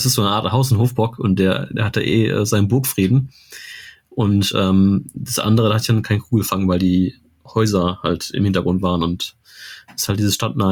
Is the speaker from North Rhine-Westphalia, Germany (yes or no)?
yes; North Rhine-Westphalia, Germany; ich bin ja selber Sauerländer oder ich wohne am Rande des Sauerlands und gehe auch ein bisschen im Sauerland zur Jagd.